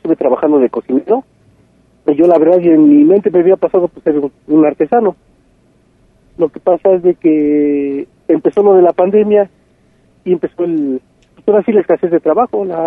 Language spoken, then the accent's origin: Spanish; Mexico City, Mexico; yo soy originario del Distrito Federal. Toda mi familia proviene de lo que es Distrito Federal. Yo soy cuicuilca. Yo soy del lado de Cuicuilco.